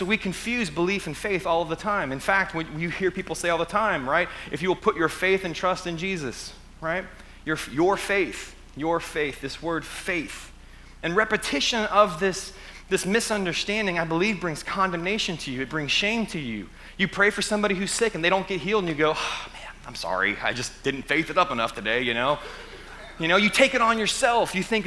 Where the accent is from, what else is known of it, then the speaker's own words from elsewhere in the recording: United States; I might even be pronouncing it wrong, but I'm American, so whatever.